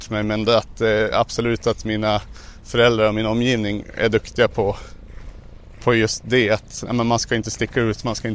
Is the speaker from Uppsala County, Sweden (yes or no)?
no; Undrom, Västernorrland County, Sweden; Jag kommer från Undrom i Sollefteå kommun.